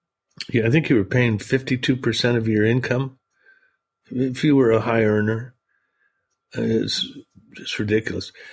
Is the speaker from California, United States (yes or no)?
yes; California, United States; I mean, California's my home state. I love it.